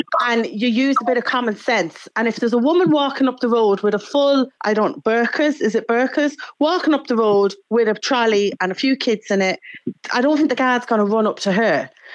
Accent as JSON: {"language": "English", "town": "Manchester", "region": "North West England", "country": "United Kingdom", "tie": "born or raised there", "said": "when we were growing up in Manchester, in the estates in Manchester"}